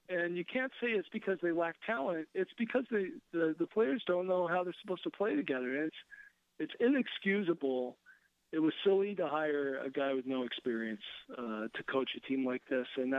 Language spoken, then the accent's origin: English; Portland, Oregon, United States; I appreciate it. I grew up in Portland, so I love getting back.